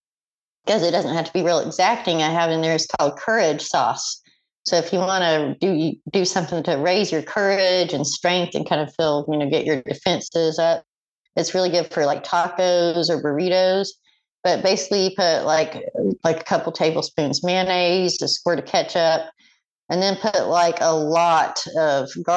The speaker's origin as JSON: {"language": "English", "region": "Arizona", "country": "United States", "tie": "born or raised there", "also_born_or_lived": "Southern United States", "said": "I'm from the South. I grew up poor in Arizona and then in the South, like, I cook like a poor person."}